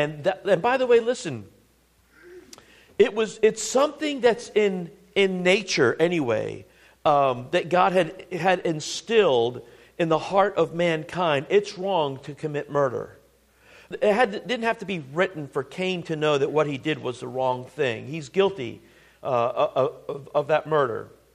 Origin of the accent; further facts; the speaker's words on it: Missouri, United States; I'm going to ask you a silly question, because I'm from Missouri, right?